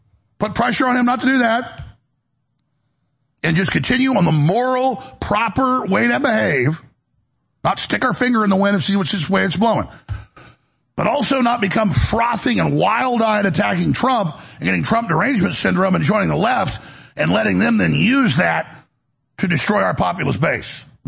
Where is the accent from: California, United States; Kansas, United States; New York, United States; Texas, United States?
Texas, United States; Dallas; now in Austin, United States; You know, I moved down here from Dallas in high school.